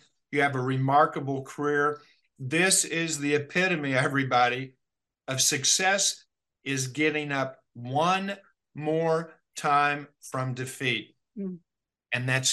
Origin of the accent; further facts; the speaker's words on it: Kentucky, United States; I go, why? Because I'm from Kentucky?